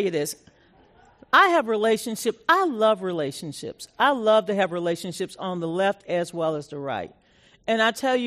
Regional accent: Louisiana, United States; I grew up in Louisiana. I grew up where there was something called the neutral ground.

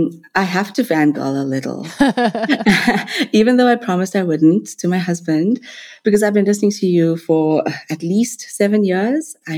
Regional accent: Durban, KwaZulu-Natal, South Africa; I'm South African of Indian descent. I live in Durban, which is a coastal city on South Africa's east coast.

